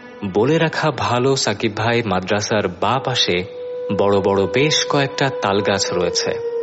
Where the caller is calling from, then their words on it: Dighalia, Khulna Division, Bangladesh; আমি খুলনার দিঘুলিয়া থানা থেকে বলছি।